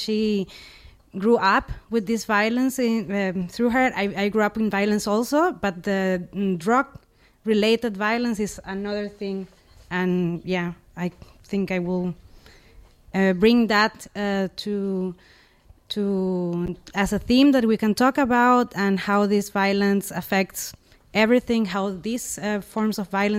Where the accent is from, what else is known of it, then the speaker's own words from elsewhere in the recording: Ecuador; And well, I come from Ecuador. I think everyone knows what the Ecuador is, so it's in South America.